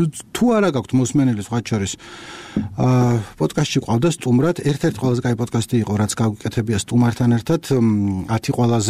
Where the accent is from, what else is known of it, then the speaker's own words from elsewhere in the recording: Imereti, Georgia; მე ვფიქრობ ხოლმე მაგას და მე რამე იმერელი ვარ.